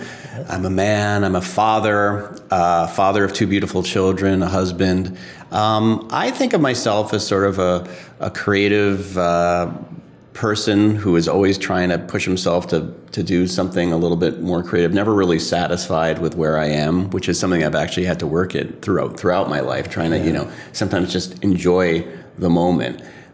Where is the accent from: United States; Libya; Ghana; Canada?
United States; New York City, New York; Well, I grew up in New York City up until I was about 10 years old.